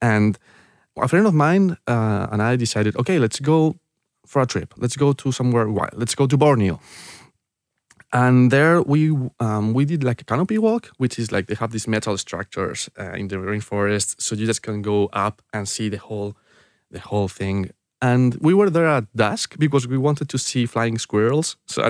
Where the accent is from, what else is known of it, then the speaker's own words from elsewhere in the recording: Spain; My hometown is like 1 hour away from Madrid. It's near the mountains.